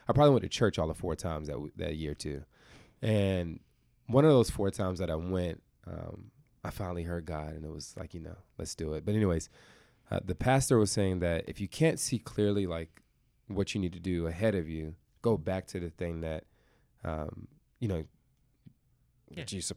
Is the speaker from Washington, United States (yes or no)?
no; Tallahassee, Florida, United States; also born or lived in San Antonio, Texas; born and raised in Tallahassee, grown in Tallahassee, I would say. I was born in San Antonio, Texas, from about ages 0 to 7, spent as a military brat just traveling around everywhere.